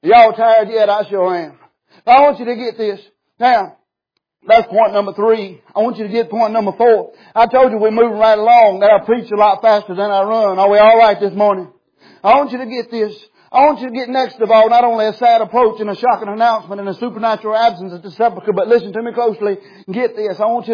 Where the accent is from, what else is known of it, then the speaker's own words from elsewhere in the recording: North Carolina, United States; I'm speaking the King's English. I'm from North Carolina. Can y'all understand me, or do we need an interpreter?